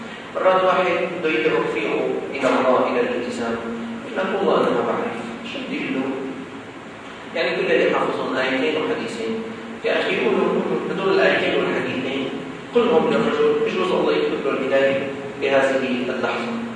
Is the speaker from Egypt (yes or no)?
no; Syria; جمعيه عندنا في الشام اسمها جمعية موجودة في سوريا طبعا اسمها جمعية السلك